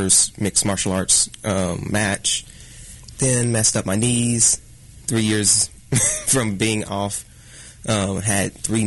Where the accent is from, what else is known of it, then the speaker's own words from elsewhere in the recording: Kansas City, United States; Born and raised in Kansas City. Started in fitness in college.